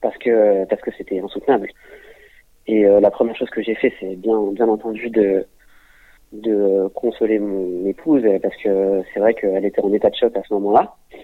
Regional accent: Maisons-Alfort, Île-de-France, France; On était quasiment toute la communauté juive de Maison Alfort, parce que je viens à la base de Maison Alfort.

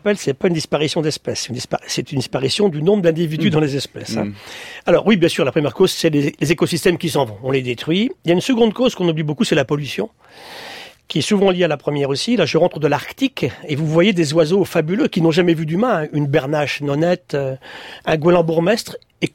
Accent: France; chez nous en France

